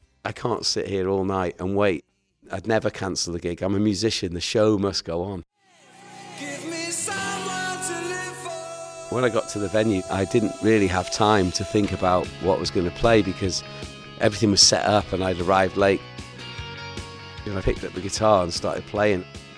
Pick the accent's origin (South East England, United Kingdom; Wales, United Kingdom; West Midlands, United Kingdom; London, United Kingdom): Wales, United Kingdom; Hello there … from Wales in the UK.